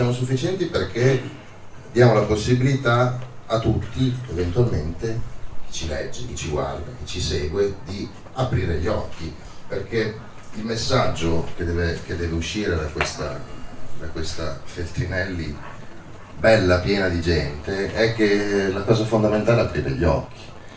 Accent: Fanano, Emilia-Romagna, Italy; Poi ci tengo a dire che sono di Fanano, quindi sono addirittura un privilegiato

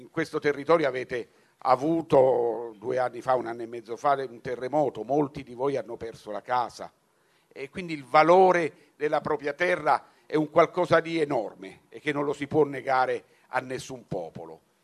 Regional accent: Rome, Lazio, Italy; Io vivo a Roma, ma sono nato a Roma, ho sempre abitato a Roma, però le origini della mia famiglia sono della Calabria, non ci torno quasi mai, se non raramente

